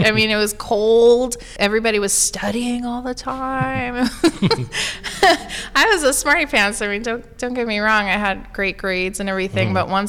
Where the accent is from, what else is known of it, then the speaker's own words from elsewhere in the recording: New York, United States; moved away as an adult; my goal really was just to move as far away from my hometown in New York as I possibly could, as any 21-year-old would want.